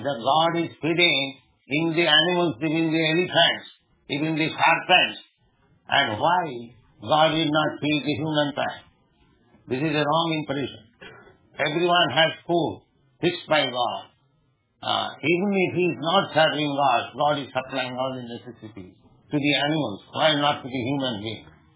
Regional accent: India; English is a second language; Yes, but those who are chanting, they are not dying. I'm Indian. I'm not dying.

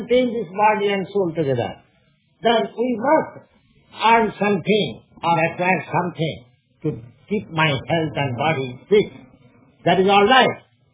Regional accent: India; English is a second language; moved away; Just as I am an Indian national, part of your country, there are many rules and regulations in India

